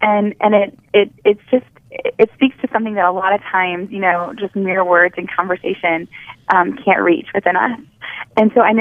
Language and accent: English; New Orleans, Louisiana, United States; now in Nashville, United States; I'm from a pretty musical town. I'm from New Orleans, and I've lived here in Nashville just for 6 months.